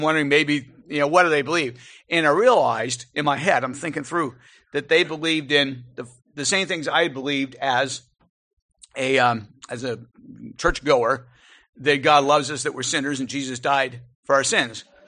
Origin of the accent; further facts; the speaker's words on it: Connecticut, United States; Because I came from Connecticut.